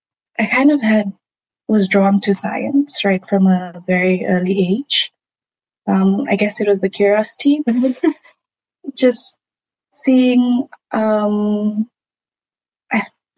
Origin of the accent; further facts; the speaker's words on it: Mutusa, Rotuma, Fiji; also born or lived in Kiribati; growing up in Rotuma, it was great because we lived in Mutusa, where my father is from, father's family is from. And then we moved to Kiribati